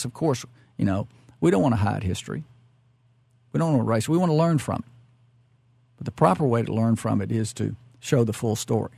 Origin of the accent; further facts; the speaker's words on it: Glasgow, Kentucky, United States; My own family, and now we grew up in Glasgow in southern Kentucky, not Lexington.